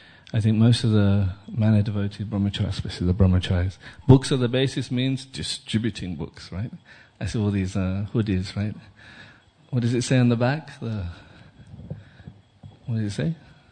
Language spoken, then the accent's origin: English; Birmingham, West Midlands, United Kingdom; I'm from Birmingham, by the way.